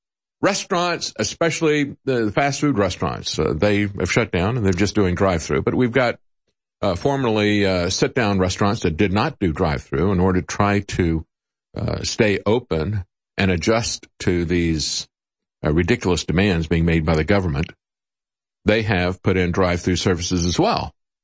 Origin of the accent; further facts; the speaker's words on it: Tampa, Florida, United States; also born or lived in New York; But when I went to New York, after growing up in Tampa, 60s and 70s, very different from the way Tampa is today.